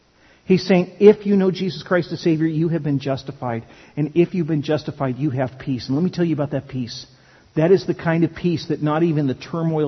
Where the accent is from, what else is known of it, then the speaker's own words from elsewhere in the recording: California, United States; I grew up in California in the late 60s and early 70s.